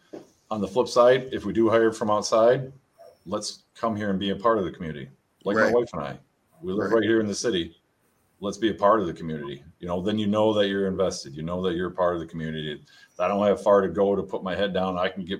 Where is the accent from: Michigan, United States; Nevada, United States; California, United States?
Michigan, United States; Grand Rapids; I grew up in Grand Rapids